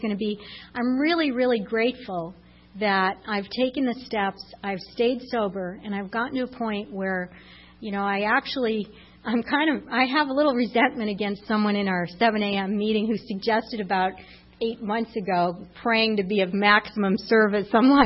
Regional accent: Winthrop, Massachusetts, United States; Anyway, you know, I grew up in Winthrop, Massachusetts, and I grew up on a block with the Muldoons and the Monahans and the Murrays

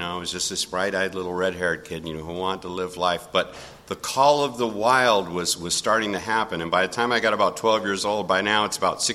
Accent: Venice, California, United States; I grew up in Venice

